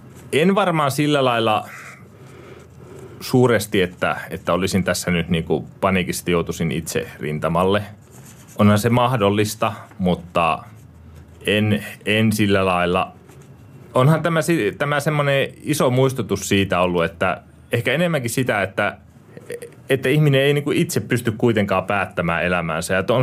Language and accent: Finnish; Northern Finland, Finland; tuun Pohjois-Suomesta